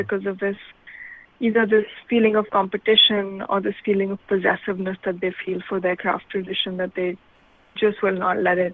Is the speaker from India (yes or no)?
yes; India; And I think growing up in India really kind of fashioned that idea for me